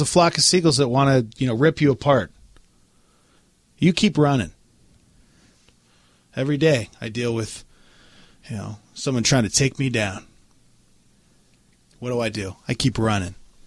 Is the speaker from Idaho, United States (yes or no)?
no; Montana, United States; I've been attacked by many animals growing up in Montana.